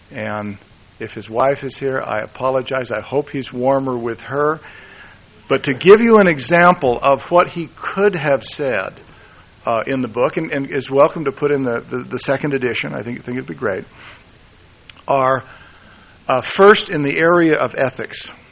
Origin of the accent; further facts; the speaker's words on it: California, United States; Okay, now I'm fresh from California.